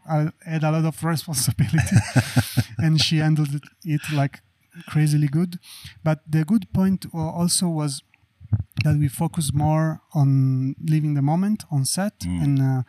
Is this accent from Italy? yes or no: yes; Sardinia, Italy; now in Turin, Italy; I'm from Sardinia, which is an island in the Mediterranean Sea, but I live in Torino. I'm based in Torino, which is in the northwest